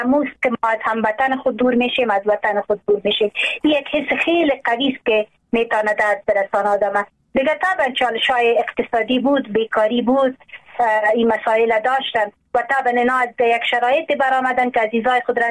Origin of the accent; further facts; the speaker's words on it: Afghanistan; ما واقعا افغان هستیم